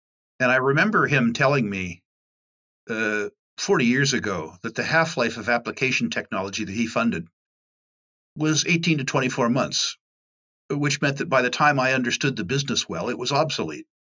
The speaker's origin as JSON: {"language": "English", "region": "California", "country": "United States", "tie": "born or raised there", "said": "I was brought up in Silicon Valley, and I've been attracted to technology"}